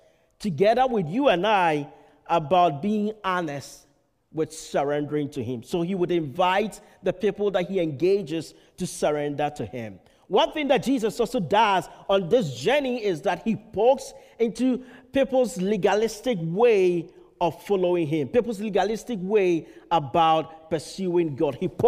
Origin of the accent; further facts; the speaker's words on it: Ghana; in my home country, Ghana, my beloved country, Ghana, we are 70% Christian.